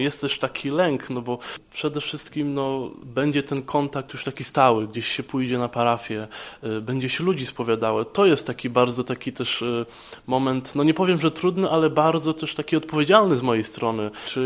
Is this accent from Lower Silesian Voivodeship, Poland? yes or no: no; Prudnik, Opole Voivodeship, Poland; pochodzę z parafii świętego Michała Archanioła w Prudniku.